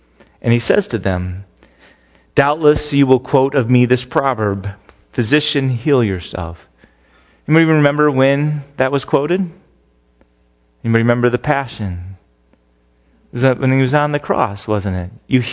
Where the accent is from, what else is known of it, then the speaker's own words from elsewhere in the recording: Phoenix, Arizona, United States; I grew up in Phoenix.